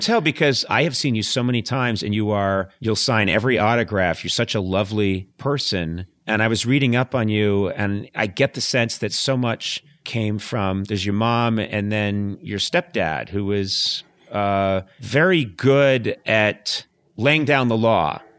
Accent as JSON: {"language": "English", "town": "Boston", "region": "Massachusetts", "country": "United States", "said": "I'm from Boston."}